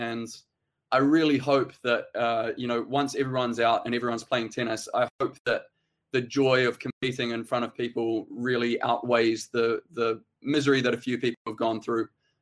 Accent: New Zealand; this is what I sort of consider my home slam, being a Kiwi.

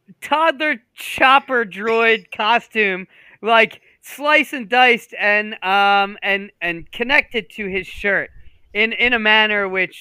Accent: Ireland; I'm Irish and you're Canadian.

